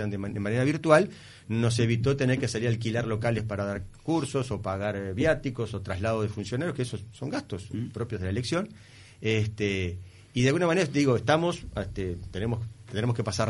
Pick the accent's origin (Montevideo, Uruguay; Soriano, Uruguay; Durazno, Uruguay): Montevideo, Uruguay; Yo vivo en Parque Rodó, pero voto en Malvin. Porque a los 18 años, cuando yo me crié en Malvin, a los 18 años saqué la credencial y la mantengo en Malvin por un tema afectivo.